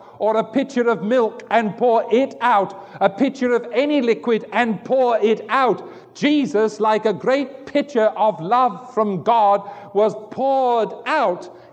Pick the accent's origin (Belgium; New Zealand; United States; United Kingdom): United Kingdom; England; Maybe as an Englishman, I should have said Rolls-Royce and Mercedes.